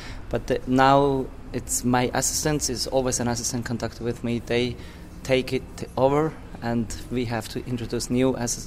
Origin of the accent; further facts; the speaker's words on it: Lucerne, Switzerland; It started in Lucerne, my hometown in Switzerland